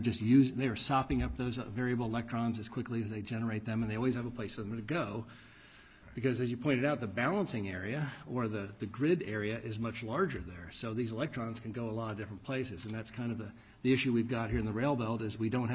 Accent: Des Moines, Iowa, United States; My hometown of Des Moines, Iowa, just attracted the next U.S. data center that Apple's building

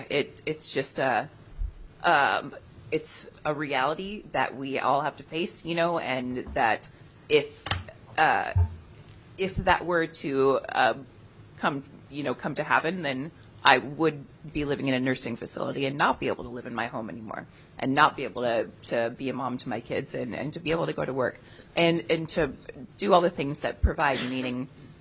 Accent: Kenai, Alaska, United States; I'm from Kenai.

